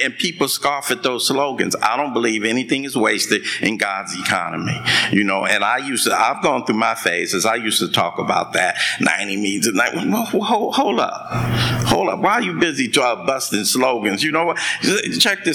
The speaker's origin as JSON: {"language": "English", "town": "Watts", "region": "California", "country": "United States", "tie": "born or raised there", "said": "I grew up in Watts in the 60s. You know, my old man was an alcoholic. I got five brothers. Six of us grew up in this little two-bedroom apartment in the heart of Watts."}